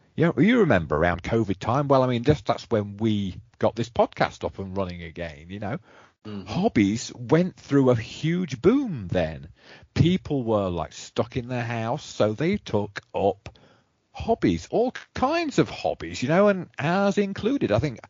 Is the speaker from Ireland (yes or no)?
no; England, United Kingdom; and I'm English, and I'm being affected by this